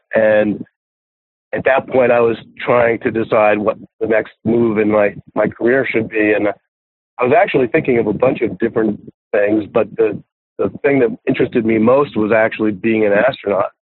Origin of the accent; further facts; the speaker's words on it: Great Neck, New York, United States; I grew up in a town called Great Neck, New York, about a half hour east of Manhattan, and basically, stayed there through high school, and then went to Boston for college.